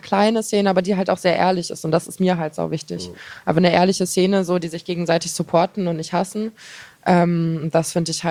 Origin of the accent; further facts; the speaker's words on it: Oldenburg, Lower Saxony, Germany; also ich bin auch aus Oldenburg eigentlich, das ist auch die Ecke da bei Hamburg.